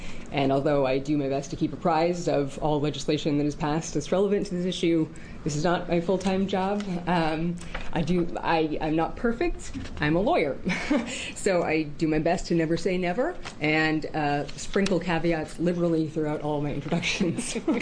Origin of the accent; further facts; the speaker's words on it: Portland, Oregon, United States; I'm an attorney from Portland, Oregon.